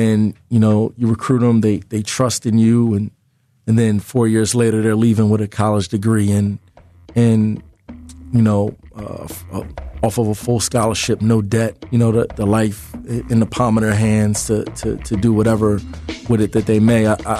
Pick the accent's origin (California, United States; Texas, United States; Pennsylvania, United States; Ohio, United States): Pennsylvania, United States; Philadelphia; in my hometown in the Big Five as a Philly guy, young kid growing up in the city.